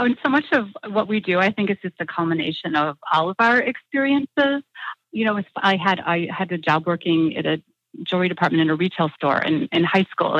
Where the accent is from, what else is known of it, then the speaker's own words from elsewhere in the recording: Chicago, Illinois, United States; I don't know if there's like one specific moment growing up, but I'm from the Midwest. I grew up in the Chicago area and was always very curious as a child.